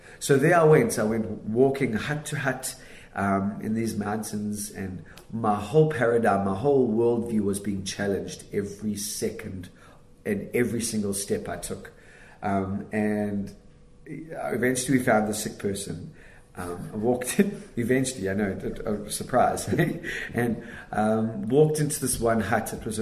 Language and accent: English; South Africa; I'm South African. I love Jesus with all of my heart